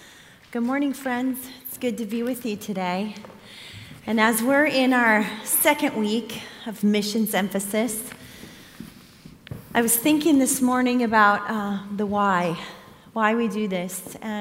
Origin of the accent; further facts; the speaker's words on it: California, United States; and I grew up here in California.